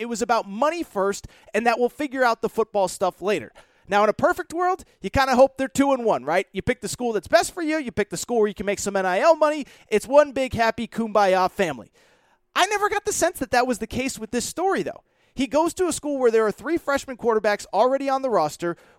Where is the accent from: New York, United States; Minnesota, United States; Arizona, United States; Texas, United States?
Texas, United States; Dallas; I'm from Texas. I'm from Dallas. This means a lot to us.